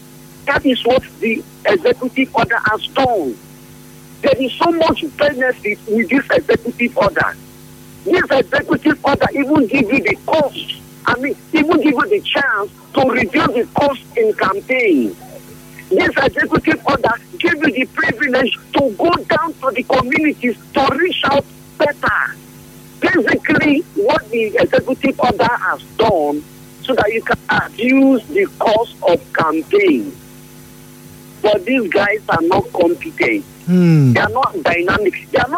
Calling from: Port Harcourt, Rivers, Nigeria; Mr. Zion, I'm calling from Port Harcourt.

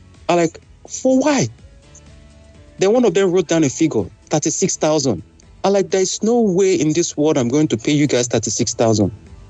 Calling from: Michigan, United States; I'm calling you from Michigan.

